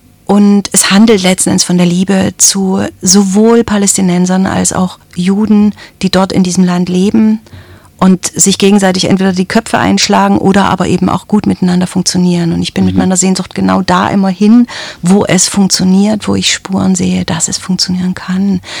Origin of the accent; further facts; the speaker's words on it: East Germany, Germany; also born or lived in Berlin; mit meiner Vergangenheit in der DDR, mit meiner Kindheit in der DDR, mit meiner Fluchterfahrung über die grüne Grenze in Ungarn nach dann Westdeutschland, also über Österreich.